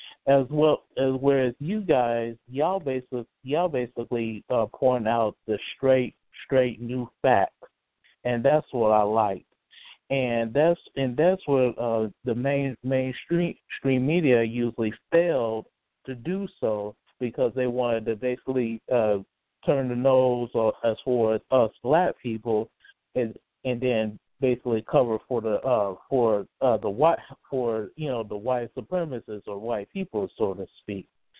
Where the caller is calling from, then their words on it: Montgomery, Alabama, United States; I'm calling from Montgomery, Alabama. How y'all doing this evening?